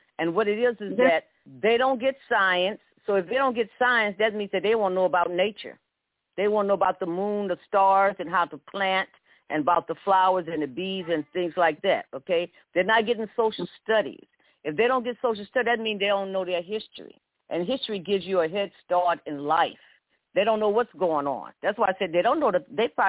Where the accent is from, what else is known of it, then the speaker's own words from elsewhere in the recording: Louisiana, United States; You know, growing up in Louisiana, we always had some type of.